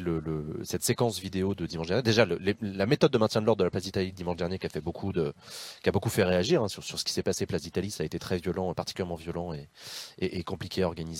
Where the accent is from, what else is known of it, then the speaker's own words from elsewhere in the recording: Bordeaux, Nouvelle-Aquitaine, France; c'était l'ancien préfet de chez nous à Bordeaux.